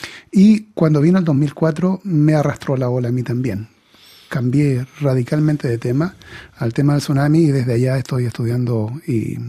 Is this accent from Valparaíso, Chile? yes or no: no; Concepción, Biobío, Chile; born there; fundaron ahí en esa área donde yo nací, la ciudad de Concepción en la costa.